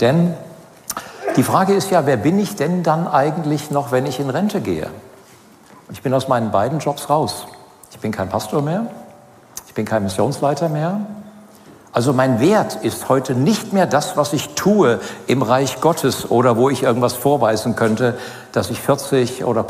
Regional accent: Bischhausen, Hesse, Germany; Ich komme aus Hessen, bin groß geworden im Kreis Eschwege. Das war früher Zonenrandgebiet. Kleines Dorf, Bischhausen, Waldkappel, kein Mensch kennt das wahrscheinlich. Kleines Dorf, Papa Maurer, Mama Hausfrau.

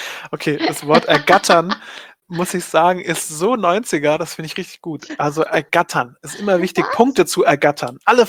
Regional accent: Germany; Als Deutscher ist man das ja gewohnt.

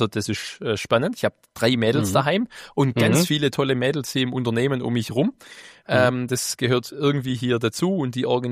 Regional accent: Horb am Neckar, Baden-Württemberg, Germany; Und dann kam ich hier in meiner Heimatstadt in Horb am Neckar zu einem Autohaus.

